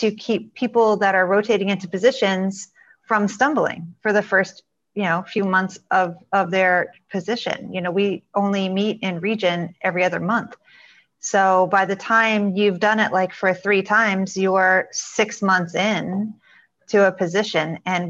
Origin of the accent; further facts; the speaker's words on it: Florida, United States; I'm from Florida.